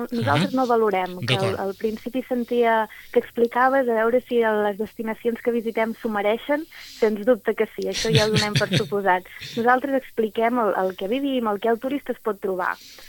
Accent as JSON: {"language": "Catalan", "town": "Olot", "region": "Catalonia", "country": "Spain", "said": "Soc d'Olot."}